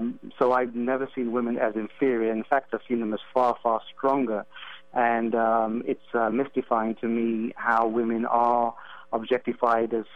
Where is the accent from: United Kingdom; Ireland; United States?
United Kingdom; England; I was raised, born and raised in England. I had two sisters.